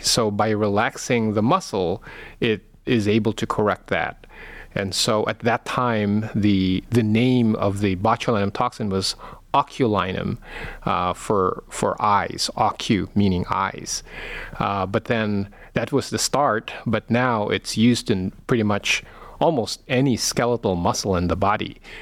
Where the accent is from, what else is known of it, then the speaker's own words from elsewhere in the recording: Philippines; English is a second language; now in United States; Yes, my accent might tell you. I'm born and raised Filipino. I did most of my, all of my postgraduate here in the United States.